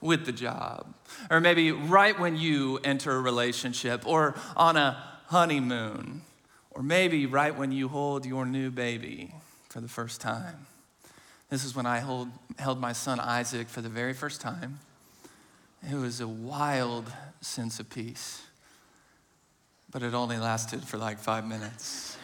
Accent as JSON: {"language": "English", "town": "Kansas City", "region": "Missouri", "country": "United States", "said": "And you can tell we're from Kansas City."}